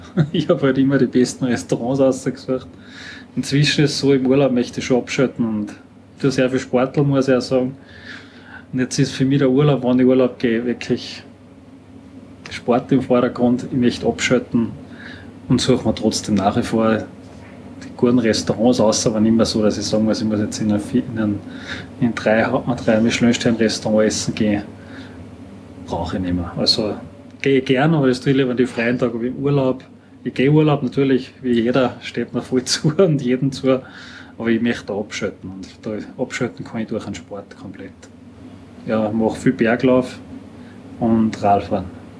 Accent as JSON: {"language": "German", "region": "Salzburg", "country": "Austria", "said": "Das beste Beispiel ist einfach so, wie es jetzt gerade die Mosby-Zeit bei uns in Pinzgau heißt"}